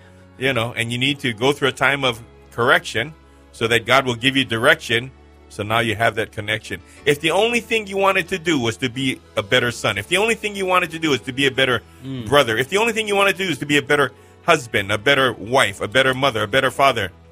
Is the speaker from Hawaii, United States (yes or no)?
yes; Aliamanu, Hawaii, United States; Because me and Pastor Scott, we come from Aliamana. We come from the hood, man.